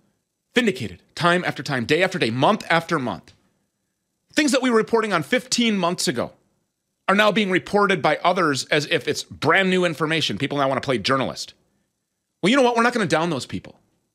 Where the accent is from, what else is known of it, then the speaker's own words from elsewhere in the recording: Minnesota, United States; all of the hemp is sourced right here in my home state of Minnesota.